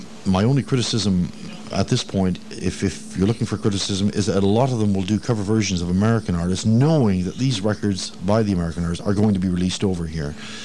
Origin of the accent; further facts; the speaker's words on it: England, United Kingdom; from England.